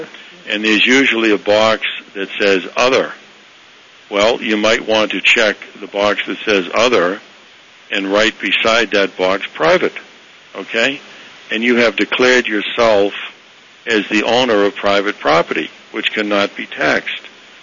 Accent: Boston, Massachusetts, United States; we're from the Boston area originally. Secondly, we intend to move to Maine.

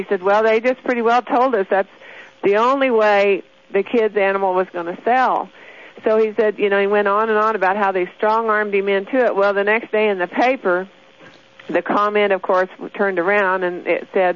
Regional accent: Colorado, United States; I live down in southeast Colorado. We're down there. We're the ranchers that are trying to keep the Army from taking our land.

